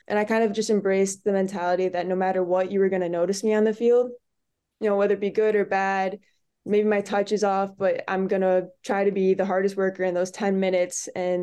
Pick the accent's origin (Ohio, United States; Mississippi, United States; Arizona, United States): Ohio, United States; Brunswick; I grew up in Brunswick, Ohio, played for Cleveland Football Club growing up